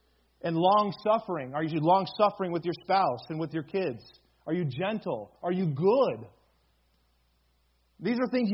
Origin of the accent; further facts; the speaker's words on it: England, United Kingdom; I'm English, so I'm supposed to like tea, but I don't.